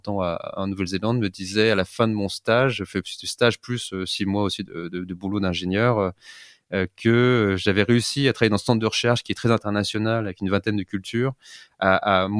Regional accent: Aix-les-Bains, Auvergne-Rhône-Alpes, France; also born or lived in Paris; en Savoie, à Aix-les-Bains, même si je suis né à Paris, mais mes parents sont partis quand j'étais tout petit. J'ai commencé tout mon circuit scolaire là-bas.

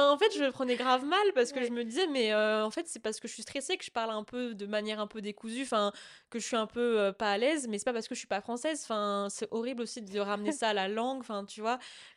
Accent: Algeria; Enfin, je suis algérienne et genre, en fait, en Algérie, il y a plein de façons d'être algérien.

